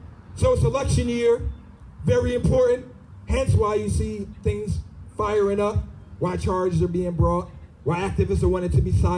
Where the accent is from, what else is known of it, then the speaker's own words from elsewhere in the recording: Saratoga, United States; What we can do as Saratogians, because that's what we are, we're from Saratoga, we can take care of our community.